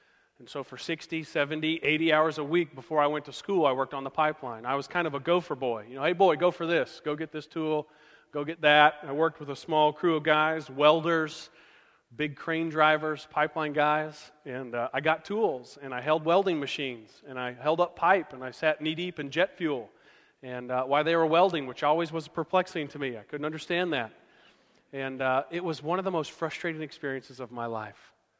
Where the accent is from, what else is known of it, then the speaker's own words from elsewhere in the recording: Tulsa, Oklahoma, United States; I'm a roughneck from Oklahoma. I grew up in Tulsa